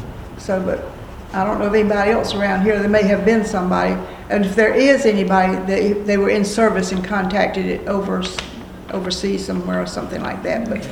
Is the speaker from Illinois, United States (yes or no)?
no; Bailey, North Carolina, United States; Farm. Outside of Bailey. I lived on 264 Highway.